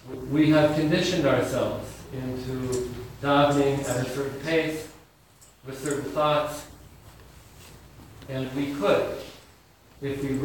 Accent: Denver, Colorado, United States; I grew up in Denver, Colorado. My father was a rabbi there.

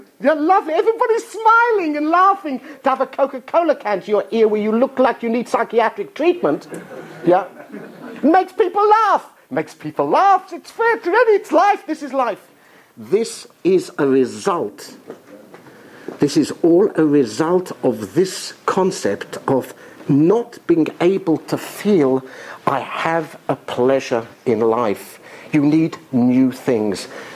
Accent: Israel; has visited where I come from Eretz Yisrael, from the land of Israel.

